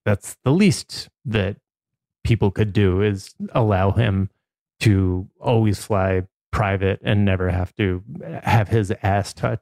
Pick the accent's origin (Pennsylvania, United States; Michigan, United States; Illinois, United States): Pennsylvania, United States; Philadelphia; Hey, you're hanging with two Philly guys over here.